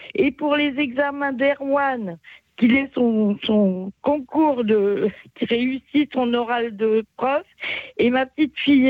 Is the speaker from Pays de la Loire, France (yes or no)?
yes; Nantes, Pays de la Loire, France; also born or lived in Canada; C'était magnifique parce que je suis nantaise.